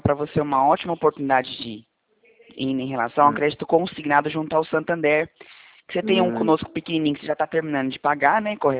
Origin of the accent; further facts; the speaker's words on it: Presidente Prudente, São Paulo, Brazil; Eu sou de Presidente Prudente.